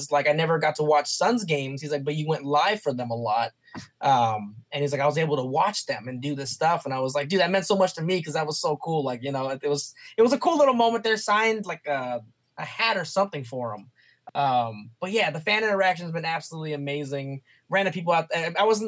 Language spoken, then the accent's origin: English; Tucson, Arizona, United States; So I was born and raised Tucson, Arizona, which is like a couple hours out from Phoenix.